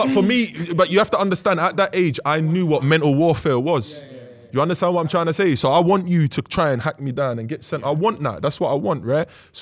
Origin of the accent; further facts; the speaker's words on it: London, United Kingdom; When I got up there, obviously I'm from London, no one's from London.